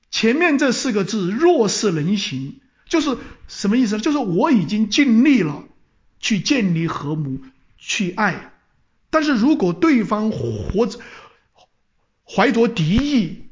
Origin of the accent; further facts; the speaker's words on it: China; 这就是我们中国人讲的什么，天网恢恢，疏而不漏。